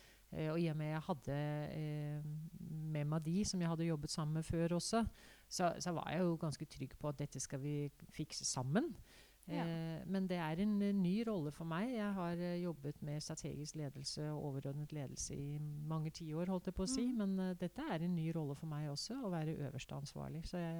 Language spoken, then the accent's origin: Norwegian; Denmark; moved away as an adult; now in Norway; jeg er født og oppvokst i Danmark og har også tatt jussen i Danmark. Og så er jeg norsk advokat. Jeg flyttet til Norge rett etter jeg var ferdig med jussen.